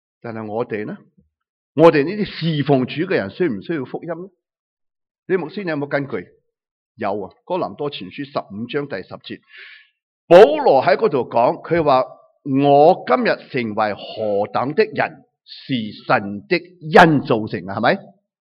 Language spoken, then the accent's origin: Cantonese; China